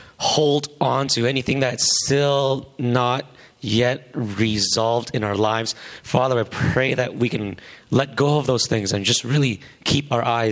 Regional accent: Vancouver, British Columbia, Canada; I was born and raised in Vancouver

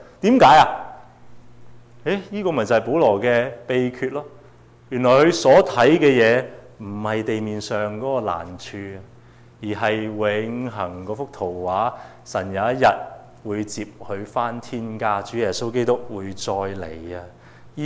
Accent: British Columbia, Canada; 我们作为加拿大人，我哋去夏威夷旅行，咁点啊？我哋嘅身份都仍然系加拿大人

